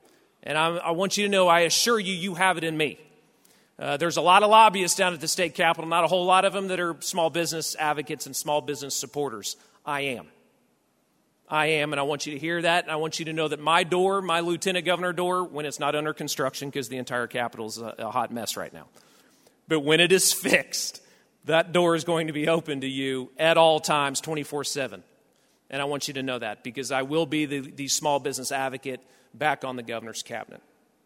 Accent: Tulsa, Oklahoma, United States; Because again, I grew up in Tulsa.

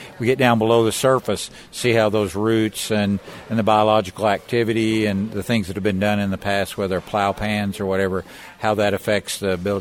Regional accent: Oklahoma, United States; I'm from Garvin County

